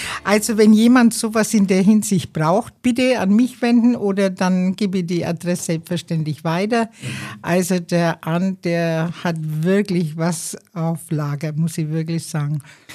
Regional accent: Bavaria, Germany; Ach, Ost 2, das sagen wir bei uns in Franken, mir zwar.

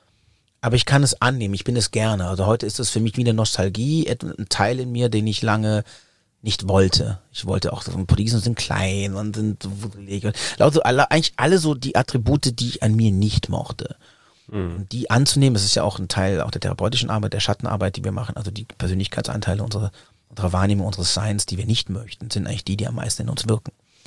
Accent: Germany; mein portugiesisches Sein war immer irgendwie mit einem Konflikt beladen, und als ich bin ja in Deutschland geboren und auch in den Kindergarten gekommen

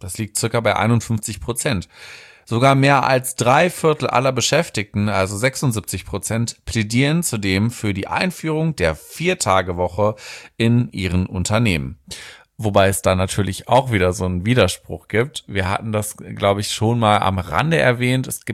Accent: Horn-Bad Meinberg, North Rhine-Westphalia, Germany; An die City, wo ich herkomme, beziehungsweise das Dorf.

